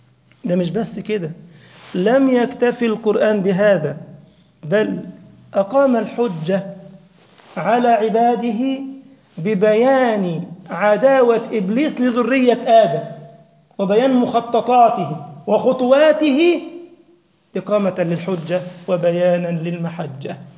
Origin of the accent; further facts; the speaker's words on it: Egypt; المثل اللي عندنا في مصر